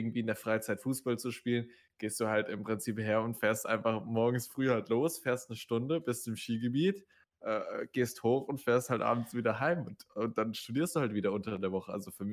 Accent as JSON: {"language": "German", "region": "Hesse", "country": "Germany", "said": "Nee, Schwabe nicht. Nee, ich bin Hesse tatsächlich."}